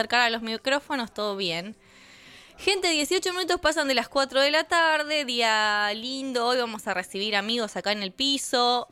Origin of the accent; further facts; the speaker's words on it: Oriente, Buenos Aires Province, Argentina; Que es mi pueblo no natal, porque no nací allí, pero donde he crecido y me he desarrollado en gran parte como persona.